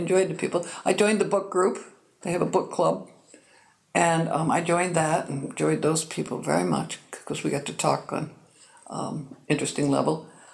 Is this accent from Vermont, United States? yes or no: yes; Vermont, United States; I was raised in Vermont, the state of Vermont, and went away to college in Massachusetts and then returned to Vermont.